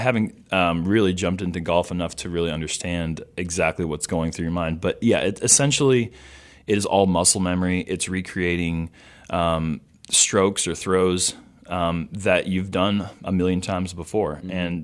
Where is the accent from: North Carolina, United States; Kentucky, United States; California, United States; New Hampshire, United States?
North Carolina, United States; Chapel Hill; also born or lived in Charlotte; Yeah, I was born in Charlotte, and I grew up in Chapel Hill and came back to Charlotte for high school, went to Myers Park High School.